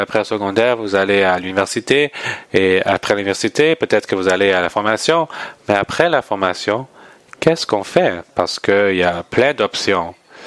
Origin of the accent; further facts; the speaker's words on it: Irving, Texas, United States; Donc moi, j'ai grandi dans la vie de l'Église. J'ai grandi dans Irving, Texas. Il y a une très grande vie de l'Église là-bas.